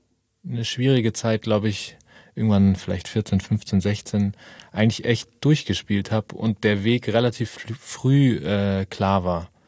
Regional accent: Munich, Bavaria, Germany; ich bin in München aufgewachsen.

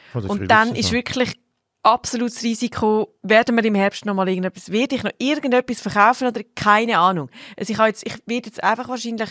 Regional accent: Switzerland; Und bei uns in der Schweiz musst du den Quark zuerst, musst du den eine Nacht im Kühlschrank hinten abtropfen lassen

